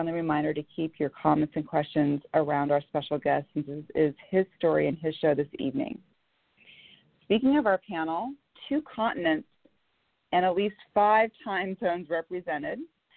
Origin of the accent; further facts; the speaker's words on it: Bellevue, Washington, United States; I am from Bellevue, Washington.